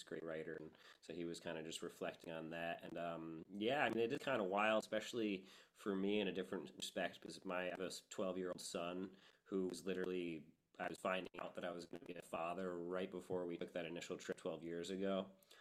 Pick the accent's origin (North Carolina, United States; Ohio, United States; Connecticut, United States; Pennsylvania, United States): Connecticut, United States; Kent; Yeah, Luke and I are from, my bass player Luke and I are from a town called Kent. It's a small town in Litchfield County, Connecticut. It's kind of 2 hours north of New York City, 3 hours from Boston.